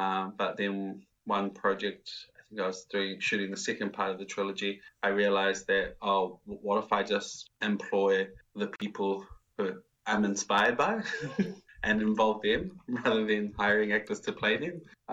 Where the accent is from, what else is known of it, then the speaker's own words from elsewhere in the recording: Nelson, New Zealand; in my experiences of growing up in Nelson, and how brownness is somewhat of a spectacle.